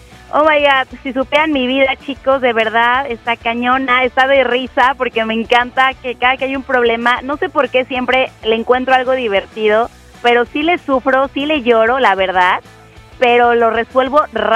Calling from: Puerto Vallarta, Jalisco, Mexico; de Puerto Vallarta.

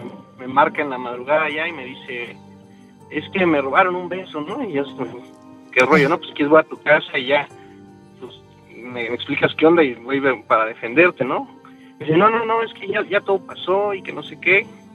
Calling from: Mexico City, Mexico

